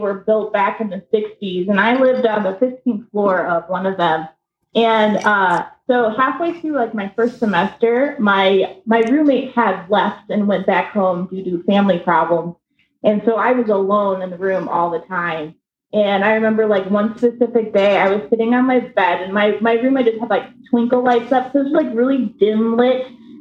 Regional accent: Illinois, United States; I'm from Northern Illinois.

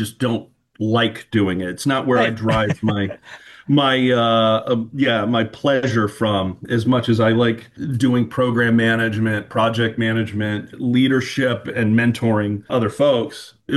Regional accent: North Muskegon, Michigan, United States; also born or lived in Hesperia; I started in North Muskegon, and that's where we spent kind of most of our time. And then my family decided to purchase some land up in Hesperia, the later part of high school.

